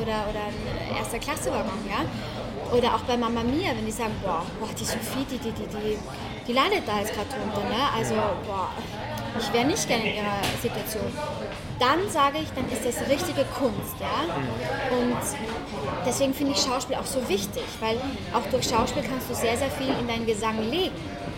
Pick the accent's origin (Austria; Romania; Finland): Austria; now in Germany; das ist bei uns in Österreich eine Großstadt, ja?